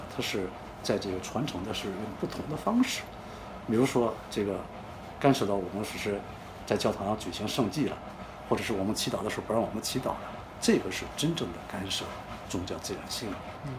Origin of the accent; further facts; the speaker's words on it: China; 咱们作为中国人来说表述我们的声音